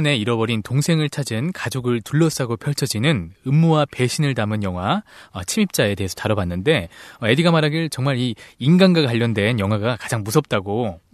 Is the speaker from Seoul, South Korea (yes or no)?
yes; Seoul, South Korea; 저는 따뜻한 서울 남자